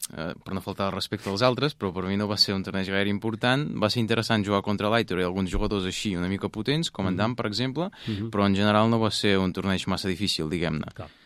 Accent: Dnipro, Dnipropetrovsk Oblast, Ukraine; now in Spain; Sí, vaig néixer allà, després em vaig mudar i vaig viure la meitat de la meva vida en una altra ciutat, però sóc de Dnipro.

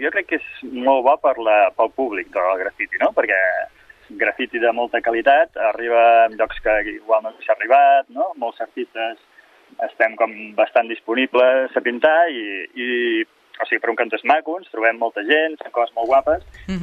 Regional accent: Montemayor, Andalusia, Spain; vinc de Córdoba, del costat de Córdoba, de Montemayor, que és un poblet

